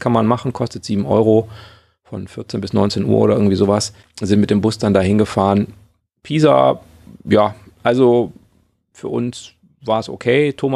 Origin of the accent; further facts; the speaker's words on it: North Rhine-Westphalia, Germany; Wir kommen ja aus Nordrhein-Westfalen und bis in die Toskana ist für uns zu weit in einem Rutsch.